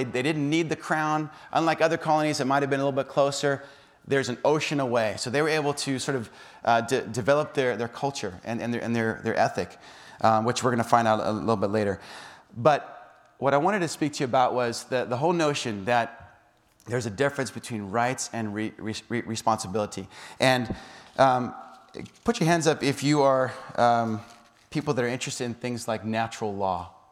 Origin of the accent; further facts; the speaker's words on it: South Africa; I'm growing up in South Africa.